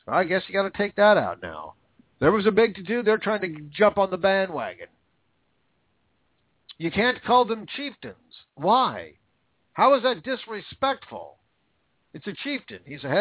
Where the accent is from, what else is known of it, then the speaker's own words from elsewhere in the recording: Vancouver, Washington, United States; If anybody's listening from my hometown in Vancouver, Washington, a little suburb out there in the middle of nowhere called Philida.